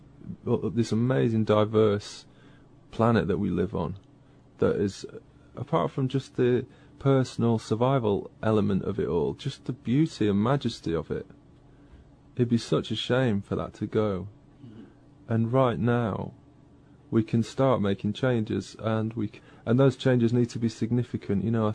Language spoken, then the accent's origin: English; England, United Kingdom; And I was saying earlier about growing up in Northern England, and that's it's a gritty place